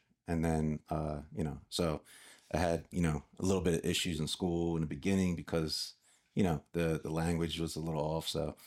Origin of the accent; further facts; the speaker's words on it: Hamilton, New Jersey, United States; So I grew up in Hamilton, New Jersey.